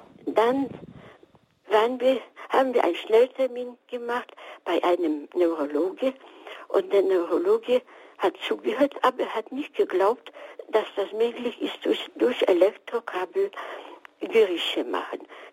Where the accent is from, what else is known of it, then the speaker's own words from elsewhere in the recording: Silesian Voivodeship, Poland; Ich komme aus Schlesien.